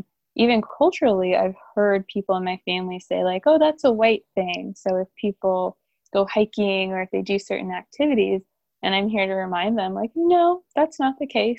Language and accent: English; United States; Yeah, so if I take it back to my ancestors, because I'm African American, they were stolen from their land and they were shipped here to the United States on boats.